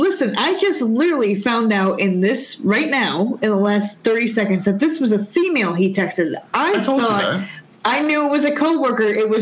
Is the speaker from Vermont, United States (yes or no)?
no; New York, United States; I'm from New York, and I say compass.